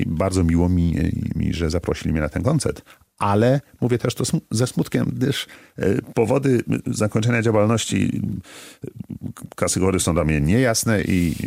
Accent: Toruń, Kuyavian-Pomeranian Voivodeship, Poland; usłyszałem na żywo w rodzinnym Toruniu

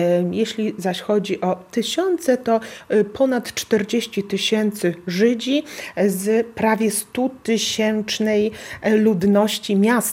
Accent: Kraków, Lesser Poland, Poland; Ja jestem z Krakowa

